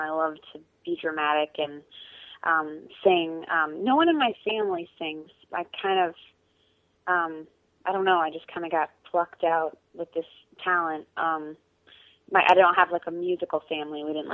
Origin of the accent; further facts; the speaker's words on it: Carmel, Indiana, United States; And I grew up in Carmel, Indiana, and kind of had a very normal childhood. Went to Catholic grade school, and I did go to Catholic high school as well